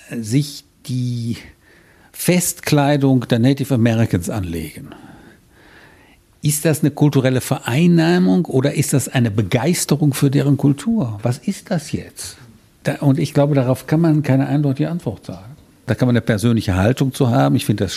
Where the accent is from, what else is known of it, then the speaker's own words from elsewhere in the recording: Rhineland, Germany; Also wie ich stamme aus dem Rheinland